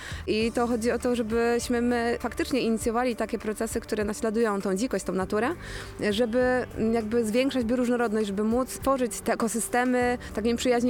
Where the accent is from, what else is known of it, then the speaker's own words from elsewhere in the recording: Poznań, Greater Poland Voivodeship, Poland; Na przykład w Poznaniu właśnie na wielu tych osiedlach na Piątkowie, skąd jestem tak oryginalnie, tam najczęściej przebywam